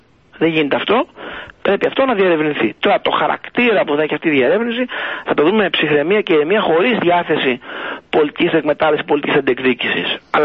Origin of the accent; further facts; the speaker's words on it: Amyntaio, Western Macedonia, Greece; αυτό εμένα ως Μακεδόνα από το Αμίντεο Φλωρίνης όχι με σκοτώνει, όχι με πληγώνει, με τρελαίνει.